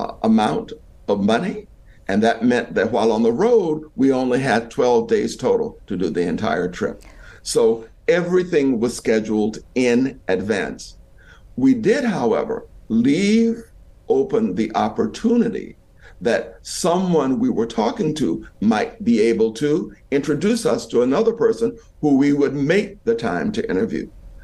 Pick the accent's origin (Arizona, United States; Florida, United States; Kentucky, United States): Florida, United States; now in New York City, United States; where are you from? And I would say, oh, the Florida Panhandle.